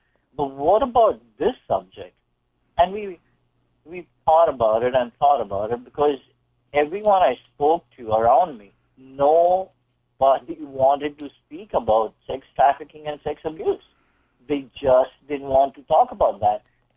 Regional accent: India; now in United States; I come from a family of filmmakers back in India. And then, of course, I was the black sheep, so I ran away and I came to America.

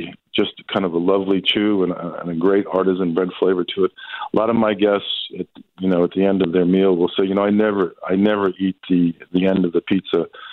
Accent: New York City, New York, United States; now in Chicago, United States; I grew up in New York City, and I had a slice a day habit back in New York. And when I got to Chicago, as much as I love Chicago pizza, it was not on every corner like I was used to.

